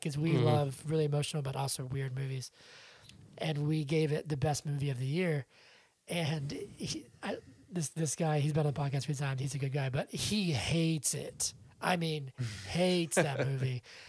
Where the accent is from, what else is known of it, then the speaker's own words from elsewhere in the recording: Southern United States, United States; we're from the South. We call them shindigs.